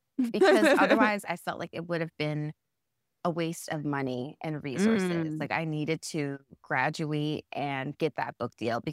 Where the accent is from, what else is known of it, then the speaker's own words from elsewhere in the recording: New Jersey, United States; And I always wanted to live in New York. I'm from New Jersey.